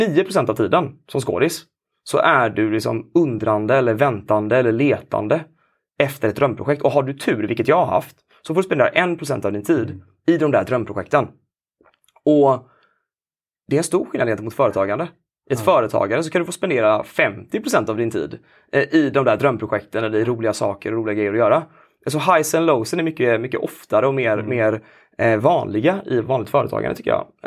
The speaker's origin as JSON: {"language": "Swedish", "town": "Gothenburg", "region": "Västra Götaland County", "country": "Sweden", "said": "Men min egen bakgrund är att jag är från Göteborg. Bott här sedan jag var 10 år gammal."}